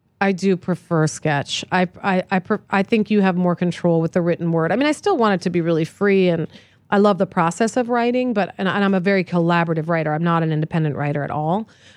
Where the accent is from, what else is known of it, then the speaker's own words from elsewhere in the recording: East Coast, United States; I grew up on the East Coast.